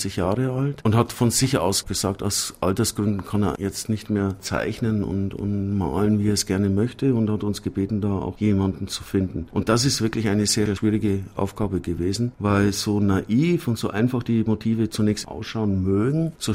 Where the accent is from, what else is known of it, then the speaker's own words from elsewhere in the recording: Czechia; now in Germany; und ich komme ja selber aus Tschechien, und da gab's genauso einen Christbaum